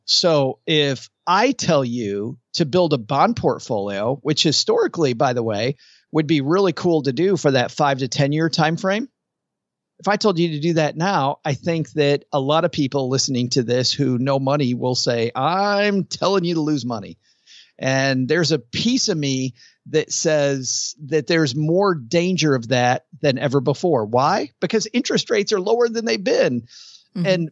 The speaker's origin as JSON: {"language": "English", "region": "Michigan", "country": "United States", "tie": "born or raised there", "said": "So I grew up in West Michigan. There were a ton of farms."}